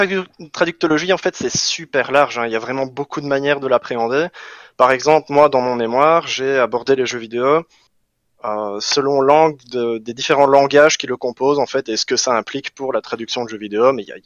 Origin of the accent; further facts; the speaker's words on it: Belgium; accent: Belgian; Oui, en effet, je suis belge. Alors j'essaye de masquer mon accent la plupart du temps parce que sinon j'ai un accent absolument horrible. Enfin, absolument horrible. J'ai un accent très marqué, en fait, une fois que je suis fatigué ou quoi, il ressort très vite.